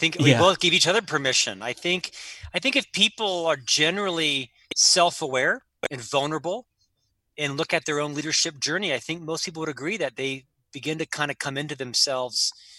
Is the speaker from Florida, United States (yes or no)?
yes; Florida, United States; I'm from Central Florida. And so I spent 4 years at Disney.